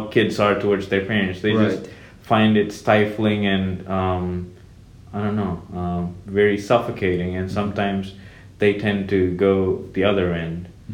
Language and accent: English; India; English is a second language; now in United States; life as an Indian here, I would say I do miss India